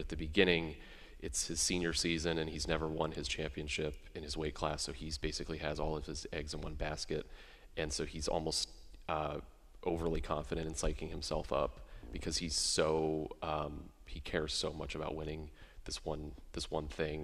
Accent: Ohio, United States; also born or lived in Miami; now in Brooklyn, United States; So, yeah, I'm from Ohio originally, and I've lived in Miami, Florida for college, and then now Julie and I live in Brooklyn, New York

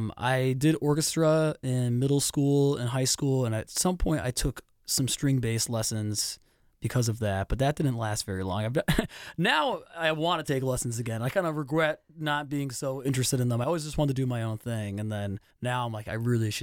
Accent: Clarks Summit, Pennsylvania, United States; also born or lived in Scranton; I was born in Scranton, live in Clark Summit, and have for a very long time, my whole life.

